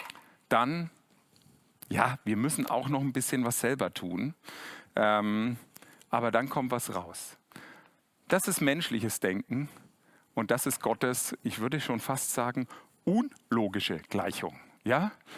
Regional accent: Bavaria, Germany; Ich als Franke, man hört das ja immer wieder, denkt da sofort an Nürnberg.

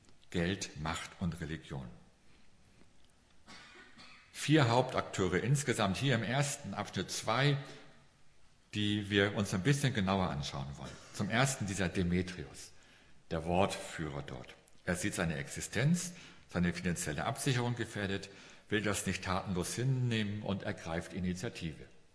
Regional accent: Schleswig-Holstein, Germany; Ich bin Schleswig-Holsteiner und bei uns ist Handball die erste Sportart.

